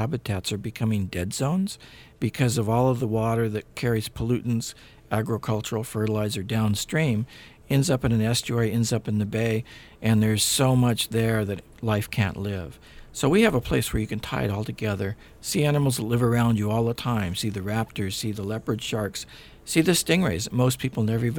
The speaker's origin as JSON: {"language": "English", "town": "Chula Vista", "region": "California", "country": "United States", "tie": "born or raised there", "said": "When I grew up in Chula Vista, it was largely agricultural. We still had tomato fields, we had orange groves, and we had a lot of undeveloped land that we used to hike in."}